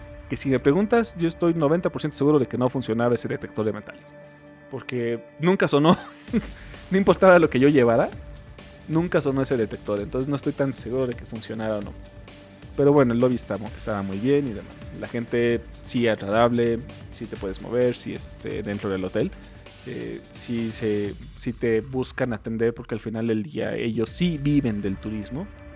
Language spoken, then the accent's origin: Spanish; Mexico; lo que tú y yo, como mexicanos o como muchos otros países, conocemos